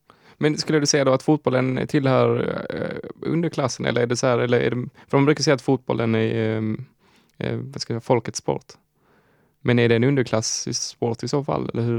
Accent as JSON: {"language": "Swedish", "town": "Malmö", "region": "Skåne", "country": "Sweden", "said": "Men jag är ju själv från Malmö."}